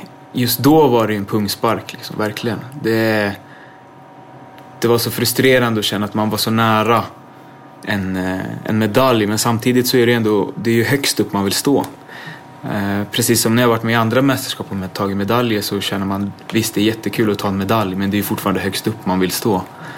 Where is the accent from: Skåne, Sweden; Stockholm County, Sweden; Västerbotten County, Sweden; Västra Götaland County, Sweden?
Stockholm County, Sweden; Fittja; när jag växte upp ute i Fittja då.